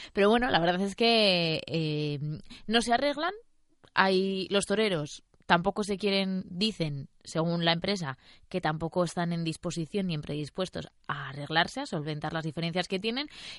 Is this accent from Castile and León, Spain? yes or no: no; La Rioja, Spain; tenemos que hacer una mención especial como riojanos